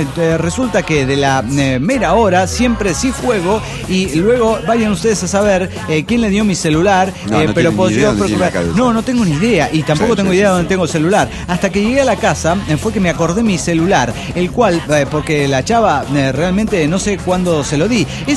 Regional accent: Guatemala; les aviso que las guatemaltecas también aplican eso

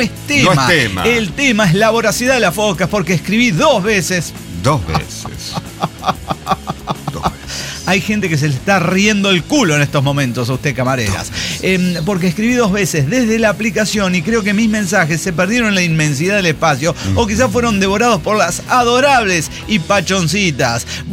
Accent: Chiapas, Mexico; moved away; Yo llevo viviendo casi 10 años fuera de mi Chiapas natal y creo que quizás existe un pequeño resquicio de que por fin vuelva a mi pueblito adorado.

